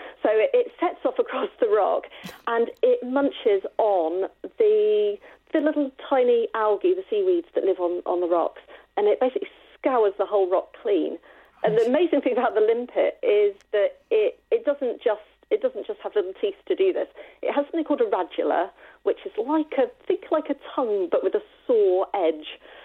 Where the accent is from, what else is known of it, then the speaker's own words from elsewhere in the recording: South West England, United Kingdom; I grew up in Cornwall and I still live in Cornwall.